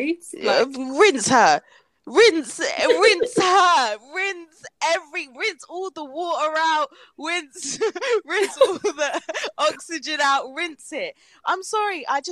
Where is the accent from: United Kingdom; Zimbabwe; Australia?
United Kingdom; London; I am from London